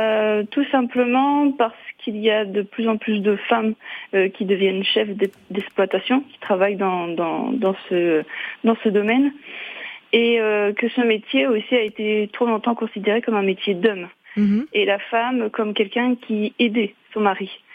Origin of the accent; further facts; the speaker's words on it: Normandy, France; j'ai suivi mon compagnon au sud de la France. Ah bah, je suis normande. Je viens de Normandie.